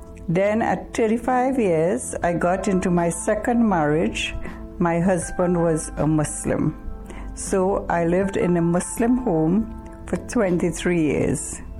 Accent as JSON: {"language": "English", "country": "Trinidad & Tobago", "tie": "born or raised there", "said": "I was born in Trinidad into a Hindu family. I grew up in a small community where there was a very diversified religious culture."}